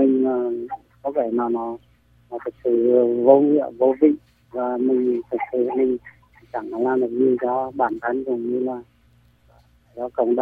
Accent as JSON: {"language": "Vietnamese", "region": "Hà Tĩnh", "country": "Vietnam", "tie": "born or raised there", "said": "từ quê của tôi ở Hà Tĩnh ra Quỳnh Lưu đấy thì cũng mất khoảng 70-80 cây số ạ"}